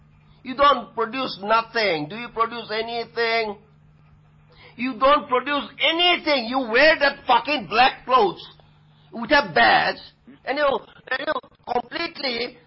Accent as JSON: {"language": "English", "town": "Hillsborough Township", "region": "New Jersey", "country": "United States", "said": "Fuck you! Hillsborough Township."}